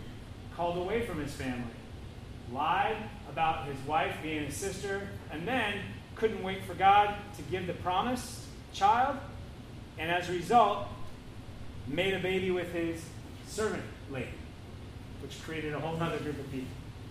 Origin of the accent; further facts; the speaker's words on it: Kirkland, Washington, United States; because of growing up in Kirkland, which suburb of Seattle, where the first Costco was, very first Costco on the planet.